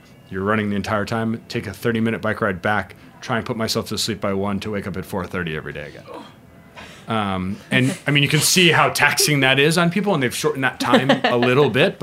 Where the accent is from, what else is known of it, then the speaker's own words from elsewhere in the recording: Arizona, United States; I'm from Arizona. So the Southwest, okay.